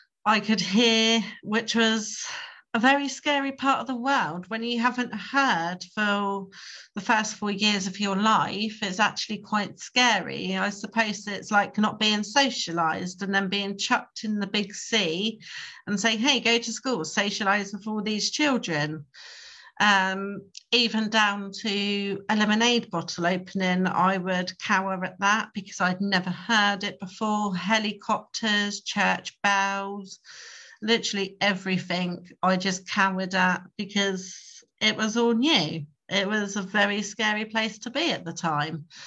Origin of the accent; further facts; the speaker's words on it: Gosport, South East England, United Kingdom; So I was born in Gosport. I'm Gosport born and bred, sometimes unfortunately, but yeah, Gosport can be a nice place.